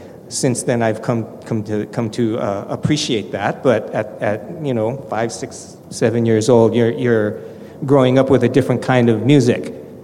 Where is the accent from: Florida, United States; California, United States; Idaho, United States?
California, United States; Gardena; because then we moved to Cerritos from, I grew up in Gardena, and then we moved to Cerritos, and Cerritos at the time had a lot of cows